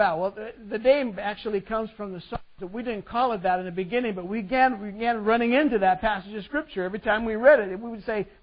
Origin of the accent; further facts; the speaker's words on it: United States; It's like we think it is because we're American.